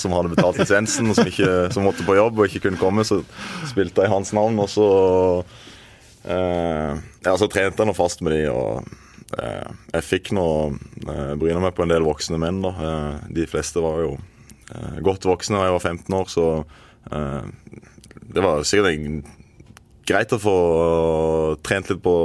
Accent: Øyslebø, Agder, Norway; Jeg er født og oppvokst i Marnardal kommune på et bittelite sted som heter Øyslebø

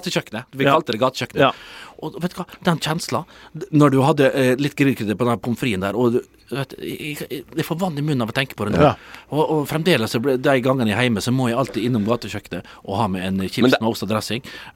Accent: Vestnes, Møre og Romsdal, Norway; Tenk i når vi vokste opp på Lille Vestnes

